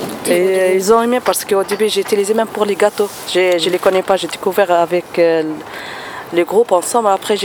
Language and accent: French; Tunisia; Quand j'étais petite, hein, j'ai grandi comme ça en Tunisie, moi.